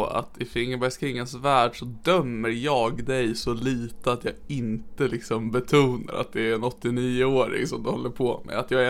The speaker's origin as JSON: {"language": "Swedish", "region": "Norrland", "country": "Sweden", "accent": "Norrland accent", "said": "Så jag kan ju läsa den i min norrländska här i podden"}